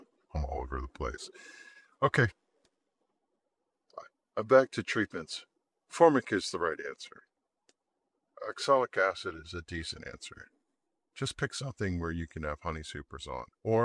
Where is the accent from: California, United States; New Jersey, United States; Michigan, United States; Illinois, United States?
New Jersey, United States; Flemington; I grew up here in Flemington, and Flemington is called Circle City sometimes by some of the natives like me